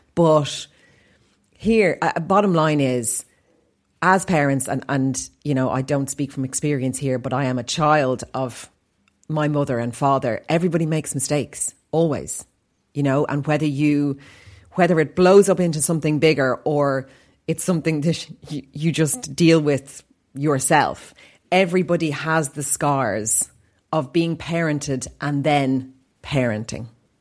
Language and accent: English; Ireland; We as Irish people, you know, what goes on in a wedding, as you know, of Down and Leash, stays at the wedding.